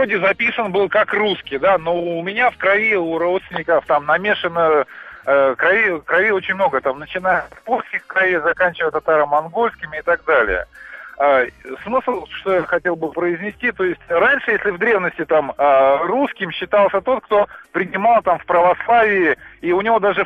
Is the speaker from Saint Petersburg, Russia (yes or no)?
no; Moscow, Russia; я из Москвы, мне 35 лет.